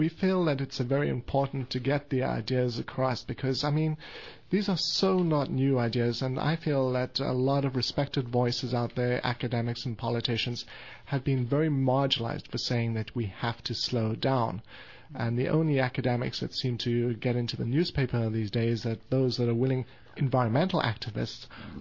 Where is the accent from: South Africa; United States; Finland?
South Africa; from South Africa.